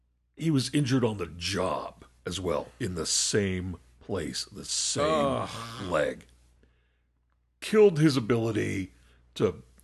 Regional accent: United States; Because I'm an American, I'm going to call this soccer.

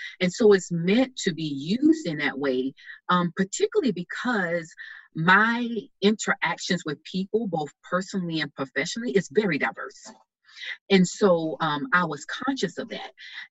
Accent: the South, United States; that I was from the South, a small rural town in the South, that I was from a family that did not have a lot of academic means.

